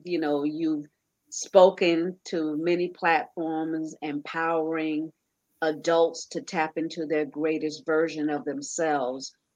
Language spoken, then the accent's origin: English; New York, United States; I was raised in New York and it's a melting pot. So I didn't know anything about discrimination until I moved here to South Florida.